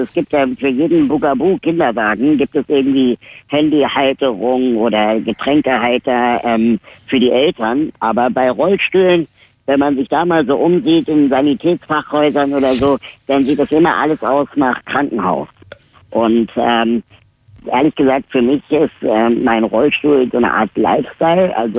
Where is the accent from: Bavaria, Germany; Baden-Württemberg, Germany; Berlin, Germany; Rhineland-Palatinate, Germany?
Berlin, Germany; Aber wenn wir mal ehrlich sind, als Berliner braucht man kein Auto.